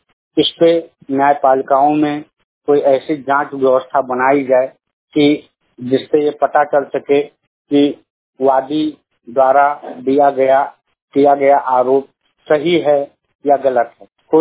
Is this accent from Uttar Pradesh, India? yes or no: yes; Baidaliya, Uttar Pradesh, India; ग्राम बैदलिया, post ब्रापुर, जिला बस्ती का निवासी हूँ।